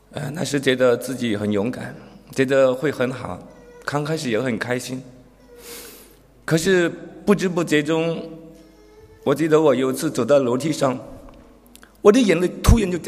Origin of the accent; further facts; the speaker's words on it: China; 我出生在中国很偏僻的农村，小时候家里很穷，住的房子是下雨就要漏水的，而且你会怕那个墙会倒下来。